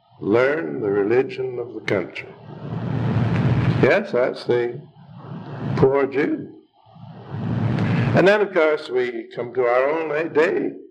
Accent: United States; I'm thankful that I'm an American.

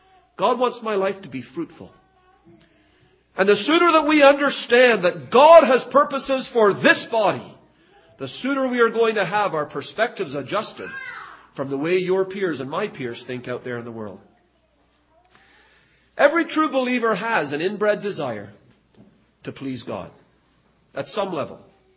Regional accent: Toronto, Ontario, Canada; also born or lived in Trinidad; I'm from Trinidad, a little island in the West Indies. But I was raised in Toronto. I live there now.

